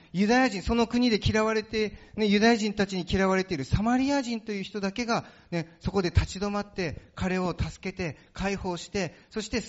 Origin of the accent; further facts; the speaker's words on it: Hokkaido, Japan; 私はね、北海道出身なので、